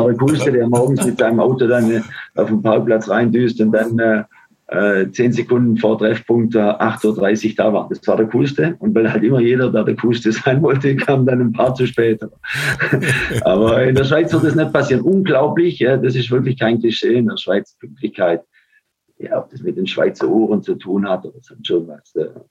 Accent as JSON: {"language": "German", "country": "Germany", "said": "was wir als Deutsche auch wissen müssten, also vor allem in Frankreich hat sich das so entwickelt, dass sie einen großen Respekt und fast schon Zuneigung haben für die Deutschen"}